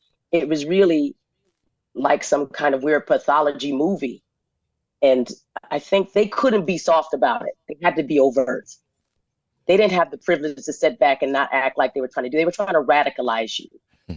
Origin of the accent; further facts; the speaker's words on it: Arizona, United States; born there; I was born in Arizona off Highway 66.